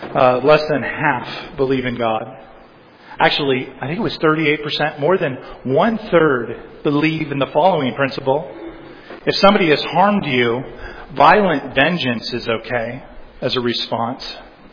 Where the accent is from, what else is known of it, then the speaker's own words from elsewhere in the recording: California, United States; in my home state of California